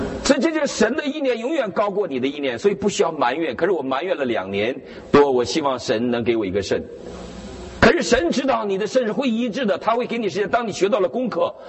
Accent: Northeast China, China; 我们东北人这个发言

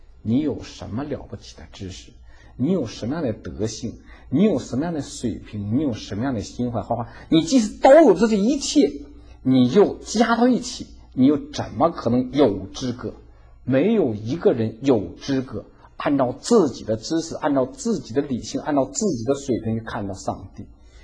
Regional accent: Chicago, Illinois, United States; 就假如上帝就算今天在我们美国的，假如在我家乡在芝加哥

